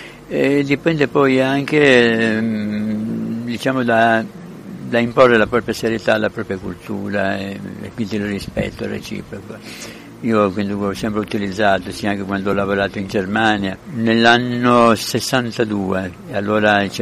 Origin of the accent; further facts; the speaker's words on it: Mirabella Imbaccari, Sicily, Italy; moved away as an adult; now in Turin, Italy; Sono di Mirabella in Baccheri e vivo a Torino. Io a Torino ci sono dal 71 per andare per seguire l'università, il Politecnico in Ingegneria Elettronica